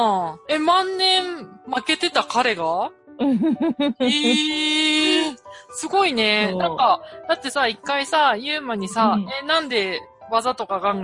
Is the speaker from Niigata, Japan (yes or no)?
yes; Niigata, Japan; やっぱり私たち新潟出身だから、新潟の方言しか知らないけど